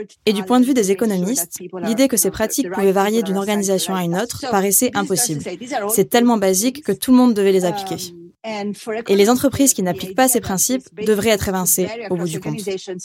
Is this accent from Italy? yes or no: yes; Italy; Écoutez, moi je suis italienne.